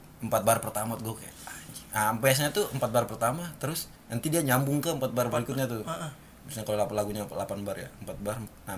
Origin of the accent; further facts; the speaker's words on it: East Nusa Tenggara, Indonesia; Di kampung kami lah. Kami orang Flores itu